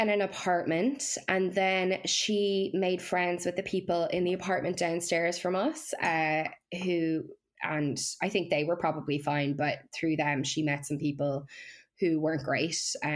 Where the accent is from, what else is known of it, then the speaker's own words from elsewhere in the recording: Ireland; historically, we probably haven't been great at that as Irish people. But I love that we're kind of turning a corner there.